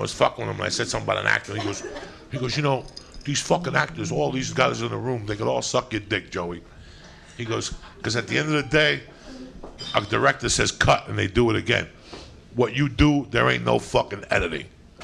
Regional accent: Cuba; now in United States; when I first got to Colorado. Like, I listen, when I came from Cuba, my first friend was a black dude, Jasper Williams.

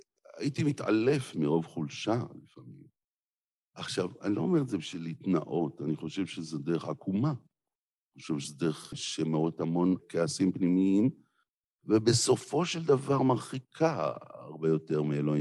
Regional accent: Jerusalem, Jerusalem District, Israel; אני גדלתי בתוך עולם חילוני, בשכונת רמת אשכול בירושלים. אז היו לי חברים שלא היו דתיים

